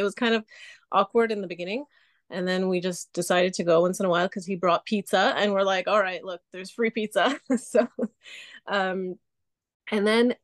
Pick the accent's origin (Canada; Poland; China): Canada; also born or lived in Israel; I grew up in Canada, but I was born in Israel, and we did not have any type of religious, background.